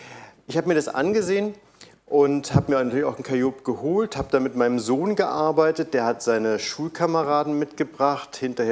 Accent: Berlin, Germany; ich komme aus Berlin

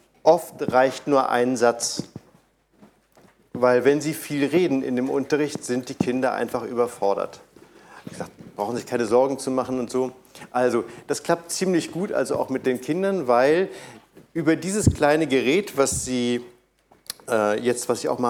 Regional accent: Berlin, Germany; ich komme aus Berlin

